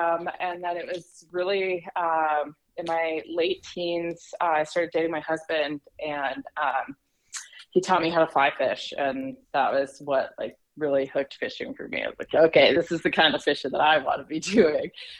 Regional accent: Eagle River, Alaska, United States; I couldn't imagine myself living any other place. I'm incredibly fortunate to be born

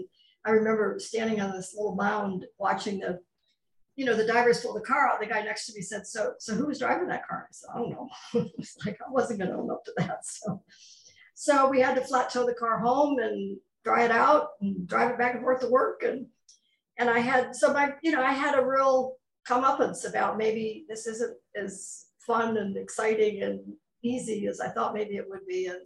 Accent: Ohio, United States; And so the gentleman that I married shortly then said, well, he's relocating to Florida. I grew up in Ohio.

